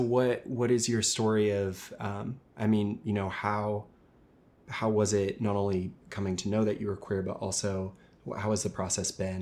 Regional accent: Oklahoma, United States; My pronouns, I also think, are he, him. I'm from Oklahoma. So kind of a little similar to Utah, right?

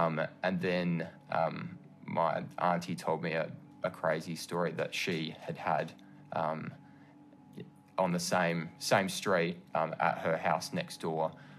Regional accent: Adelaide, South Australia, Australia; I'm from Adelaide, South Australia.

